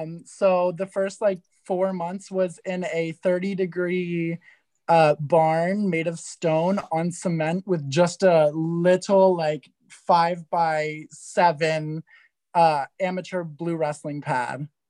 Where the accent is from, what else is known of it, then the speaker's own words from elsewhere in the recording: Canada; I'm Canadian.